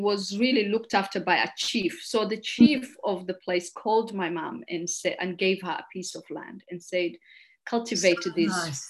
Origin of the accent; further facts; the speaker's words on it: Malindi, Kilifi County, Kenya; Yeah, so I grew up in Malindi, a small town in Kenya.